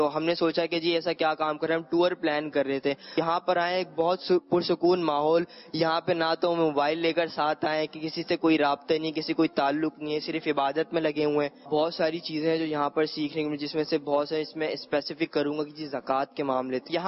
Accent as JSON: {"language": "Urdu", "town": "Karachi", "region": "Sindh", "country": "Pakistan", "said": "میرا تعلق کورنگی سے ہے اور کراچی یونیورسٹی کے اندر انرولڈ ہوں آئی آر ڈپارٹمنٹ کے اندر."}